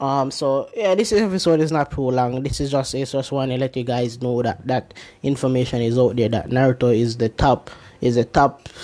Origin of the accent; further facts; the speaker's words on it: Jamaica; I'm from Jamaica, you know.